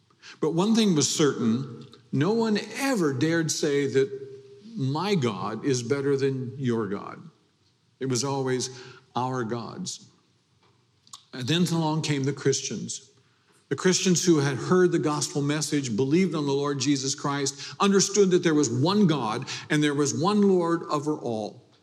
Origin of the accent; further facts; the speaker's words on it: Iowa, United States; Now, when I was a boy growing up in Iowa, back in the 50s, so that dates me